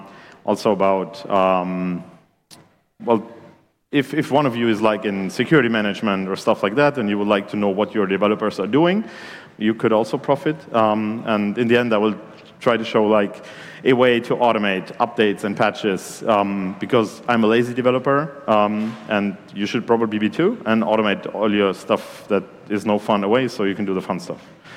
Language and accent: English; Germany; English is a second language; I'm a software engineer. I'm from Germany.